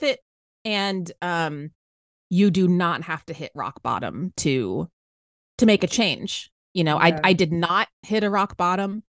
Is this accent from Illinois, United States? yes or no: no; Texas, United States; So I grew up in Central Texas and I was a stereotypical party girl bartender.